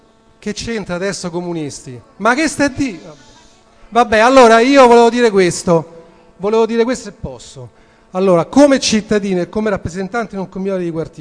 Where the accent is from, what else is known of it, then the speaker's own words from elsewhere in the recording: Ostia, Lazio, Italy; Dunque, anche io sono di Ostia, per questo.